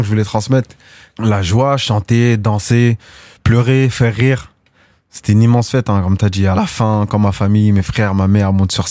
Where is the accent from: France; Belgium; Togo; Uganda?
France; Melun, Île-de-France; born or raised there